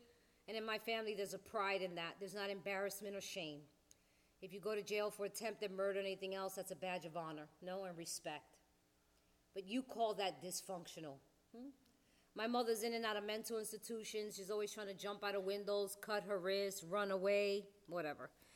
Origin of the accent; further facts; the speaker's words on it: New York, United States; also born or lived in Puerto Rico; We're Puerto Ricans. We're from New York. I spend half the year in New York, half the year in Puerto Rico.